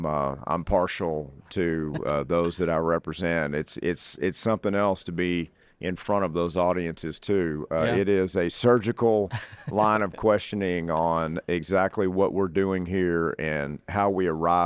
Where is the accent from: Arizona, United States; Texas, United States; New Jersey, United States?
Texas, United States; Conroe; But yes, I'm from Conroe, Montgomery County, longtime family there, eight generations.